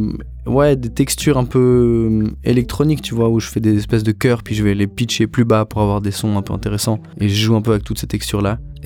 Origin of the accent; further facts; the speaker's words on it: Geneva, Switzerland; Moi je suis un musicien suisse, je viens de Genève